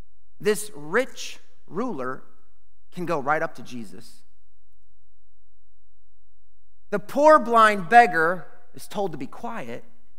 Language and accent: English; Illinois, United States; growing up near Chicago, we regularly had interactions with people who were poor and homeless